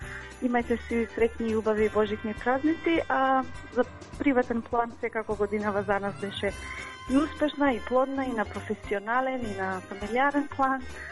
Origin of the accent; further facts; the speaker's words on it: Wollongong, New South Wales, Australia; од Вуламбонг.